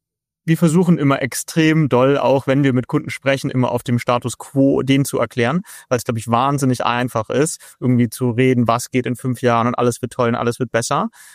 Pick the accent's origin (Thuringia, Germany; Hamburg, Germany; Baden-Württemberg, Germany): Hamburg, Germany; ich komme aus Hamburg.